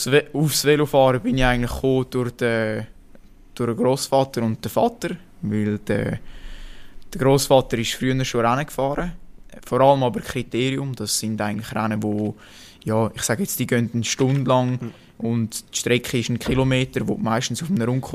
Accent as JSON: {"language": "German", "country": "Switzerland", "said": "gerade hier bei uns in der Schweiz so eine schöne Trainingsgegend habe."}